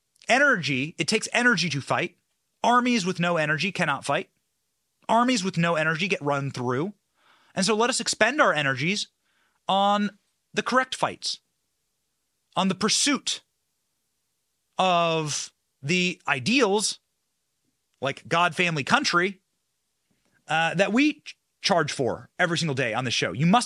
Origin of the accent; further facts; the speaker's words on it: Tampa, Florida, United States; who is acting as an agent of chaos and horror and Marxism in my hometown of Tampa